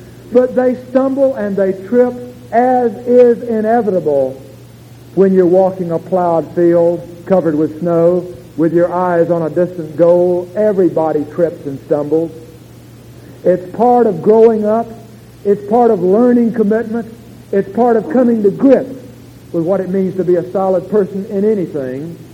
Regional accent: Florida, United States; very much like when I was a young man and growing up in the Everglades, we'd be down on some of those lonely rivers

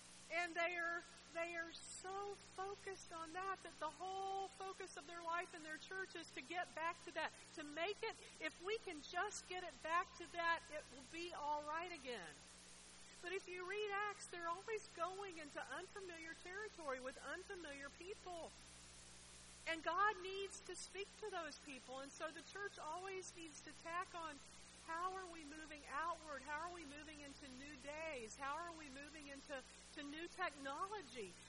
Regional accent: Florida, United States; When I grew up in Florida, I'm a Florida native. My parents are Florida natives, so we're kind of rare birds.

